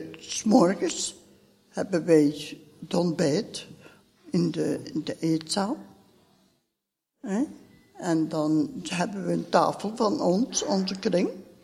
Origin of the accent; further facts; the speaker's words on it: Lommel, Limburg, Belgium; born there; Ik ben geboren in Lommel.